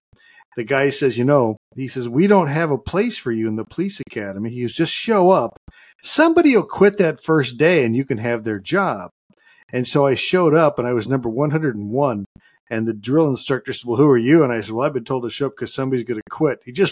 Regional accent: Long Beach, California, United States; So I'm a native Californian, and I was born in Long Beach

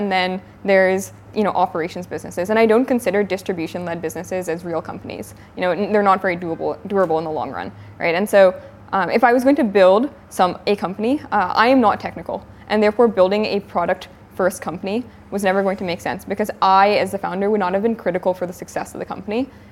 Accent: Virginia, United States; Yeah, so I am from Northern Virginia, right outside Washington, D.C., and I went to Georgetown for undergrad and majored in biology.

